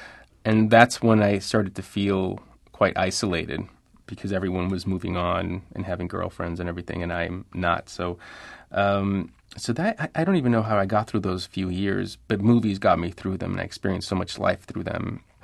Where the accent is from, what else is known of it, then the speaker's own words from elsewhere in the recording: Laredo, Texas, United States; Even though I was raised on the American side, all my family was on the Mexican side. My grandparents were on the Mexican. So you go back and forth daily.